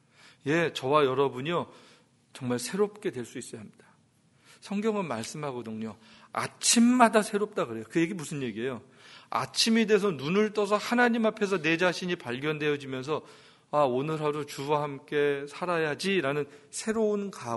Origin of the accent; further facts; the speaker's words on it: South Korea; 저도 남자고 한국 사람이고 고집스럽고